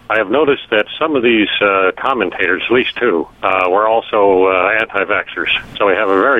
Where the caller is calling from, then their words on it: Michigan, United States; I'm calling from Michigan